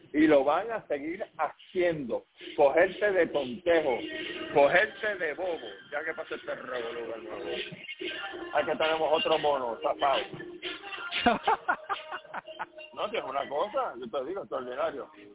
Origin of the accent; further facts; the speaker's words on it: Puerto Rico; que soy puertorriqueño, que nací aquí, pago contribuciones aquí